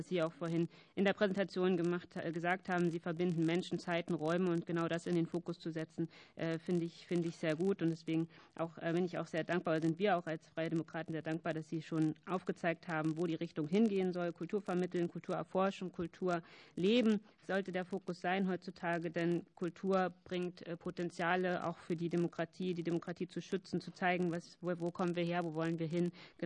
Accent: Brandenburg, Germany; born there; Für mich als geborene Brandenburgerin und als bekennende Preußin

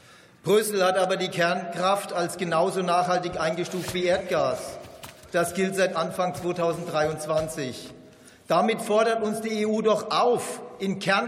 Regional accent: Baden-Württemberg, Germany; Meine Heimat Baden-Württemberg zeigt die Widersprüchlichkeit Ihrer Politik.

